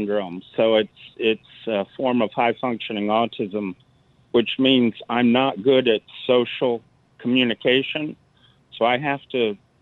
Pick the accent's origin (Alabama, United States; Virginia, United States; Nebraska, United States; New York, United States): Alabama, United States; born there; And of course, I was born in Alabama, so I'm an Alabama fan.